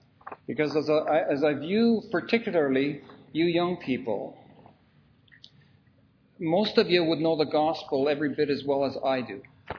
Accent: Montreal, Quebec, Canada; the assembly that I was brought up in Montreal.

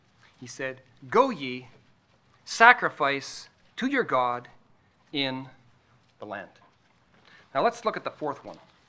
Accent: Rideau Ferry, Ontario, Canada; I'm a carpenter from Rideau Ferry, Canada.

